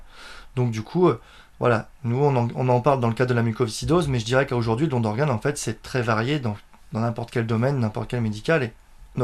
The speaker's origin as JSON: {"language": "French", "town": "Le Havre", "region": "Normandy", "country": "France", "said": "on est tous du Havre."}